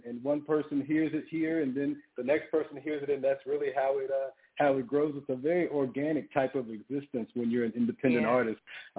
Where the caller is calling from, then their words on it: Atlanta, Georgia, United States; I am calling in from Atlanta, Georgia.